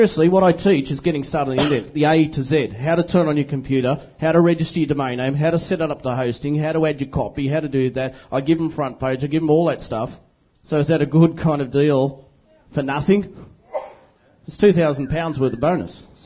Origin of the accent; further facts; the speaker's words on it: Australia; now in Thailand; I'm from Australia, as you know.